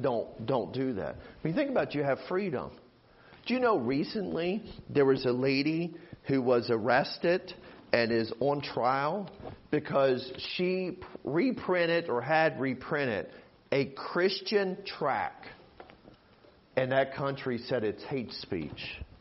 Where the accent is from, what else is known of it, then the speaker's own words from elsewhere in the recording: United States; We are blessed as Americans because of God.